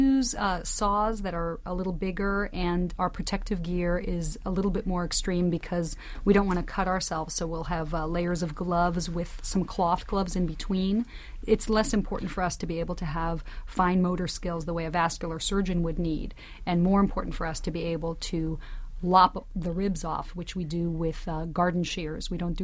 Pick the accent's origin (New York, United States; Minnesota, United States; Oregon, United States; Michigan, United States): New York, United States; also born or lived in Los Angeles; I'm originally from New York, so I grew up here